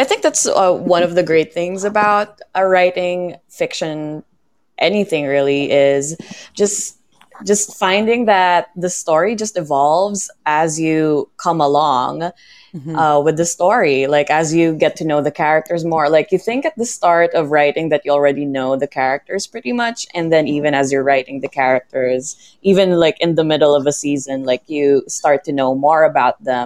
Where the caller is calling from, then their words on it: Philippines; I'm calling in from the Philippines